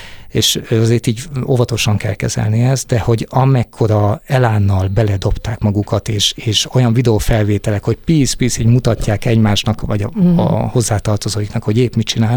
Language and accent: Hungarian; Kaposvár, Somogy, Hungary; born there; És akkor én már Kaposváron, bátyámmal együtt Kaposváron születtünk.